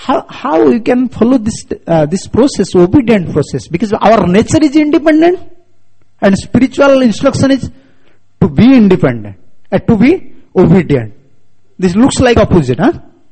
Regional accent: India; English is a second language; My pronunciation is a little different because I am from India and I usually am not speaking English.

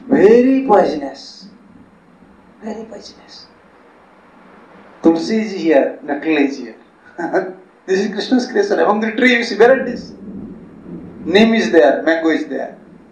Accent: Suriname; English is a second language; now in Netherlands; When I came from Suriname to Holland, Amsterdam, dogs are there.

